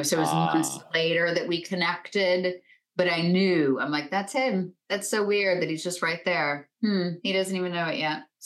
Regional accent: Florida, United States; I grew up in Florida, on the west coast of Florida.

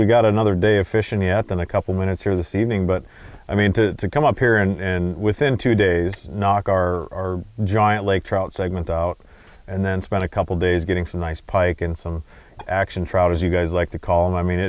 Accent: Iowa, United States; and I grew up in Iowa.

